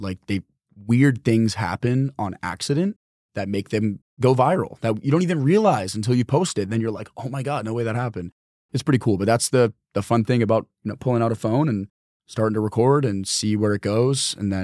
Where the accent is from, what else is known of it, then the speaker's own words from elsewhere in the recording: North Carolina, United States; I'm not from the Northeast. I'm from North Carolina, but my mom is from Brooklyn and my dad is from Italy.